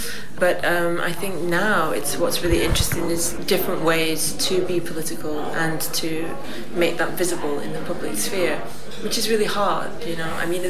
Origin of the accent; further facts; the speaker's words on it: United Kingdom; now in Berlin, Germany; I'm British, but I live and work in Berlin since about 10 years